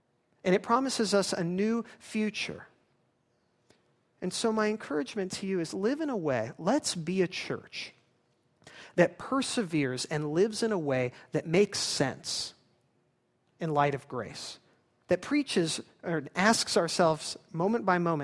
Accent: California, United States; I was from California. That's probably reason enough.

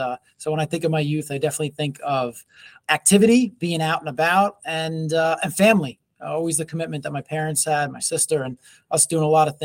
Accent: New York City, New York, United States; now in Long Island, United States; Long Island, New York is home now. I was actually born and raised in the forgotten borough of New York City

